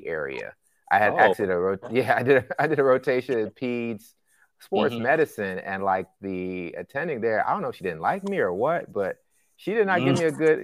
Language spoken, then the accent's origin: English; Ohio, United States; also born or lived in Ghana; but I grew up in Ohio. So my mom remarried and we moved to Ohio right before I turned six.